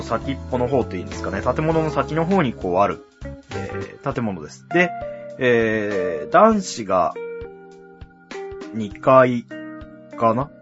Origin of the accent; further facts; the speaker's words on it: Kyushu, Japan; 生粋の九州男児である私